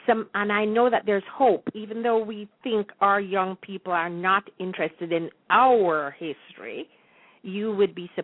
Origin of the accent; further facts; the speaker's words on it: Jamaica; now in United States; what life was like when I was growing up in Jamaica, the years I had there. I've spent more time here in the United States than I did there.